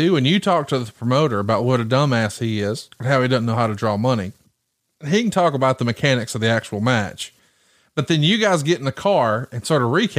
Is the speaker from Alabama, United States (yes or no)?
yes; Alabama, United States; listen, I'm from Alabama, born and raised. I don't hear myself with an accent. Occasionally a word will slip out and I'll be like, ooh, that sounds a little country.